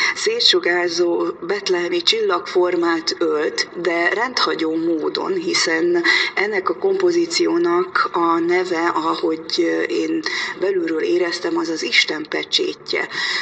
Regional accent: Hungary; born there; hogyha Jóisten úgy rendelte, hogy magyar művésznek születtünk itt a magyar hazába

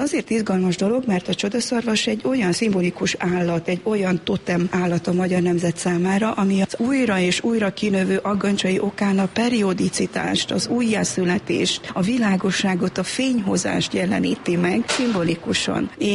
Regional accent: Transylvania, Romania; Isten kegyelméből én Erdélyben nőttem fel, ott születtem … fazekas mester, és ebben a családban így nevelkedtem.

